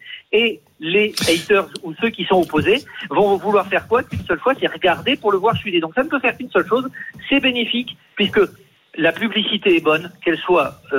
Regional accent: Toulouse, Occitanie, France; Alors vous allez dire que c'est parce que je suis toulousain, mais pas que.

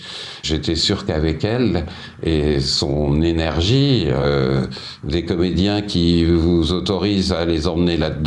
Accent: Hauts-de-France, France; Je viens du Nord, je les ai côtoyés.

